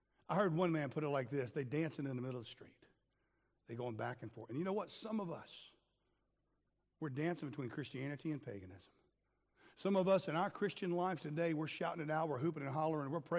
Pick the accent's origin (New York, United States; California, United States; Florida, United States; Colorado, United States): Florida, United States; We used to chase them around when I was a kid growing up in Florida